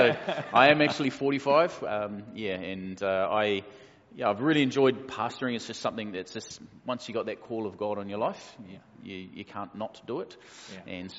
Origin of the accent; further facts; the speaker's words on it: Auckland, New Zealand; So I was born and raised in West Auckland.